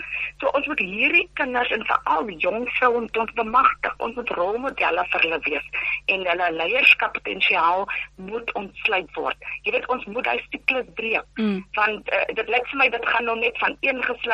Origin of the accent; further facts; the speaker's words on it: Worcester, Western Cape, South Africa; moved away as an adult; now in Pretoria, South Africa; Maar ek is gebore en getoe daar in Woester in die Boland.